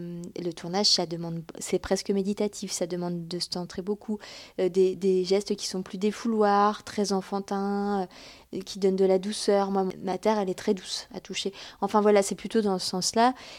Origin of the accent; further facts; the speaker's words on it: Grand Est, France; C'était à Bazeuil-et-Ménil, dans mon village des Vosges. Parce que je suis née dans les Vosges, en fait.